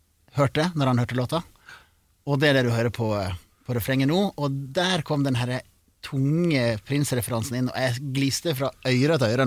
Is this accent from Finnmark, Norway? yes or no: no; Årdal, Vestland, Norway; I Kulturhuset hjemme I Årdal